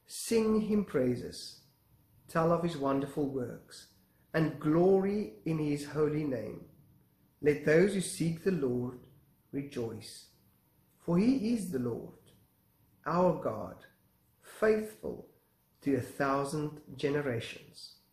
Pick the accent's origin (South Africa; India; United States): South Africa; the region where I grew up in South Africa, where the Xhosa people